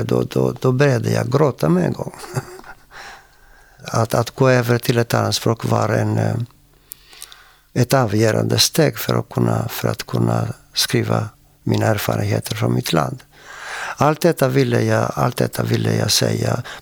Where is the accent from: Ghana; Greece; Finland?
Greece; Swedish is a second language; now in Sweden; och jag är från Grekland. Jag kom hit 64